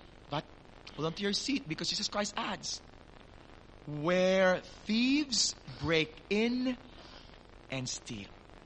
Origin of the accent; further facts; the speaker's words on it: Philippines; And one of the things, of course, as a Filipino, was rice.